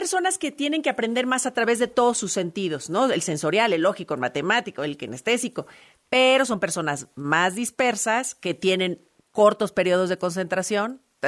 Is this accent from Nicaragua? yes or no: no; Mexico; ¿Cómo somos los mexicanos?